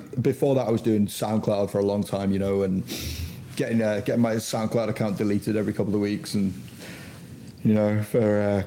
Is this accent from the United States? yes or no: no; Liverpool, North West England, United Kingdom; I'm also from Liverpool